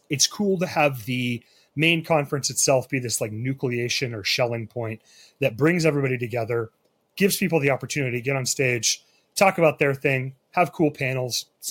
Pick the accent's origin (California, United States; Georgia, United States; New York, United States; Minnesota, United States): Minnesota, United States; I'm from Minnesota, so it was much warmer.